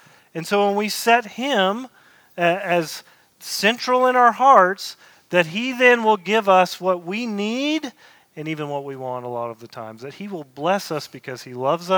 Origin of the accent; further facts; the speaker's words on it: East Coast, United States; I was building a hospital in California, and I come from the East Coast